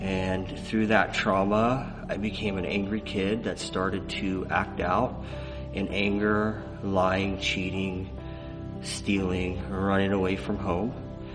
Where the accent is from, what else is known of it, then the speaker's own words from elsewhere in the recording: California, United States; now in Southern California, United States; I grew up in NorCal, and actually through my father and family, they helped me find this place called His Place Church.